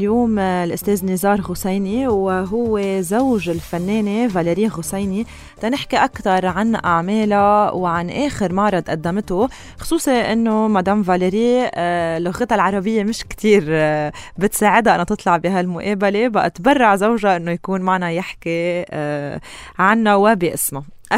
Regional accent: Lebanon; نحنا كشعب لبناني

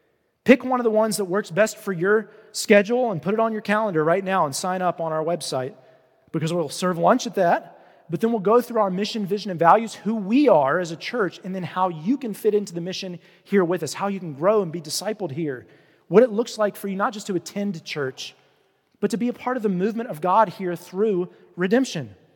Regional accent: Roanoke, Virginia, United States; I'm from Roanoke, and I grew up here, and I want to see the culture of Roanoke change.

